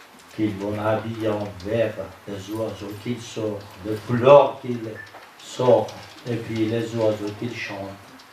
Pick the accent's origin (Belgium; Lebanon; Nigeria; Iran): Iran; French is a second language; now in Paris, France; Parce que moi, vous savez que mon accent, il est témoin que je suis iranien, vous voyez. Mais il me donne la possibilité en plein Paris qu'on arrive à parler, échanger les idées.